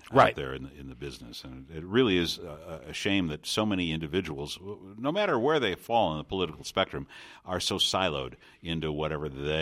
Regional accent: Detroit, Michigan, United States; I'm originally from Detroit.

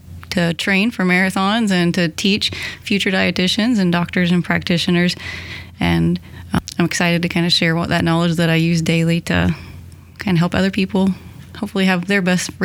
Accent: Oklahoma, United States; but I'm from Oklahoma originally, so I was excited to come back to Oklahoma for a graduate degree

